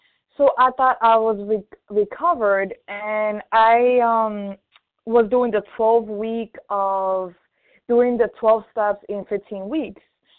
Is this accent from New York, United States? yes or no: yes; New York City, New York, United States; I'm from New York City, Eastern Time.